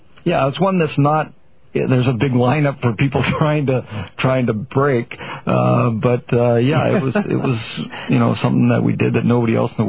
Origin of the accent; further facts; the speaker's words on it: Winnipeg, Manitoba, Canada; And, you know, as a kid growing up in Winnipeg, it's just like, wow